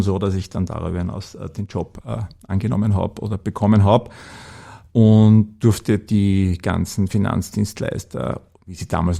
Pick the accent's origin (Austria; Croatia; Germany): Austria; Upper Austria; weil ich als Oberösterreicher, wie gesagt, als gelernter Oberösterreicher halt immer ein bisschen plapper